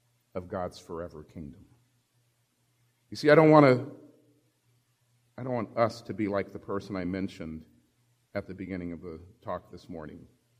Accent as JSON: {"language": "English", "country": "Liberia", "tie": "born there", "said": "I was born in Liberia of American parents, so I was entitled to U.S. citizenship."}